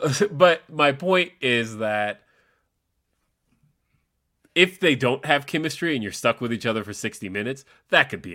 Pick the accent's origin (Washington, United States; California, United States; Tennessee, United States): California, United States; Los Angeles; I am from Los Angeles, and so for me, Los Angeles trips are homecoming.